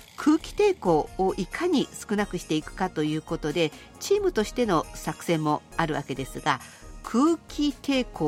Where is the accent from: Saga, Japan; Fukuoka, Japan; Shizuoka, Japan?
Shizuoka, Japan; 神奈川山梨を通過して私のふるさと静岡県の